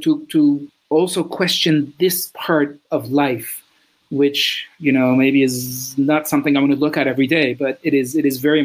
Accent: Netherlands; English is a second language; I grew up in the Netherlands

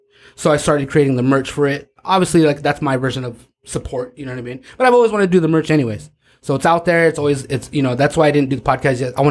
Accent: San Diego, California, United States; I'm from like Otay. Like

